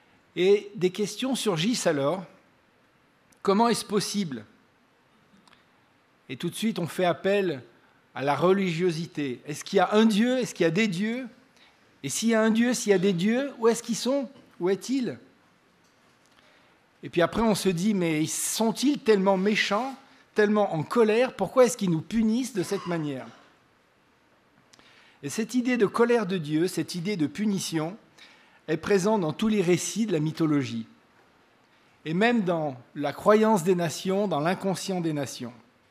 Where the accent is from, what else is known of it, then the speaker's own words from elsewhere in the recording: Lyon, Auvergne-Rhône-Alpes, France; Chez nous, à Lyon, tous les 8 décembre, on a la fête des Lumières